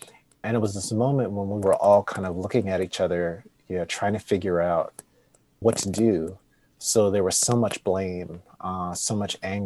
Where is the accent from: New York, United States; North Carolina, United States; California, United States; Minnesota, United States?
California, United States; Compton; So when I think about, you know, being a Californian, being from Compton, like that's my last lasting memory.